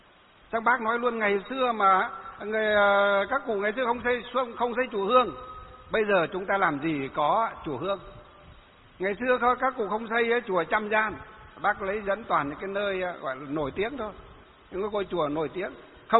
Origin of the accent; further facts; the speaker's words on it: Hòa Bình, Vietnam; gặp cái bác bí thư tỉnh ủy, tỉnh Hòa Bình ở trong quê của tôi.